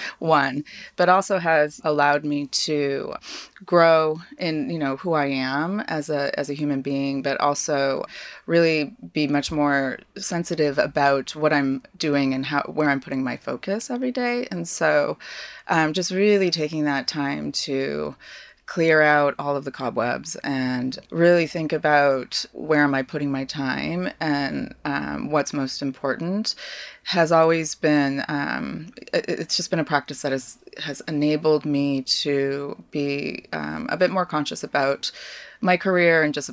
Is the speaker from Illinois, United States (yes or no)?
yes; Chicago, Illinois, United States; also born or lived in Park City, Utah; So I was born in Chicago. We were there until I was 10. And then we moved to Park City, Utah.